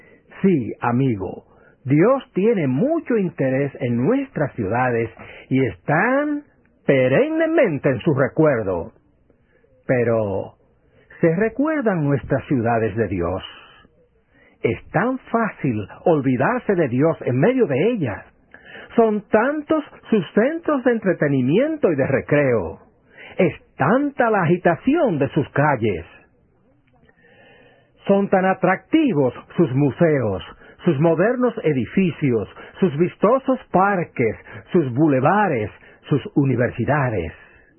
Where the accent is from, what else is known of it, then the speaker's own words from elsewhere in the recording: Santo Domingo, Distrito Nacional, Dominican Republic; mi ciudad natal y el jardín de mi niñez. En Santo Domingo está el vetusto barrio de San Carlos, el cual recorría de niño, y la Escuela Chile, donde comencé mi educación escolar primaria